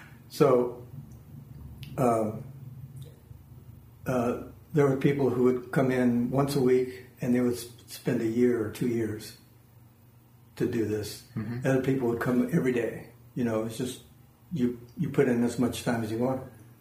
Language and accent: English; Phoenix, Arizona, United States; Well, I grew up in Phoenix, which is where Roberto Venn is located.